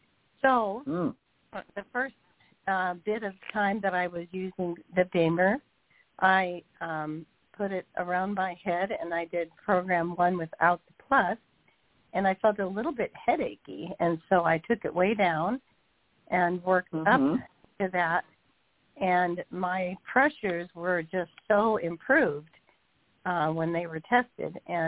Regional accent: Newport, Washington, United States; I'm from Newport, Washington.

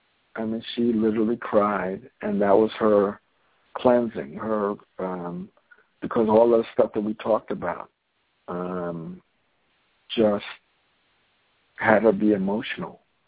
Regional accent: New York, United States; Highland Park, the New Yorkers rented a bus. So we were on a bus. We came from New York

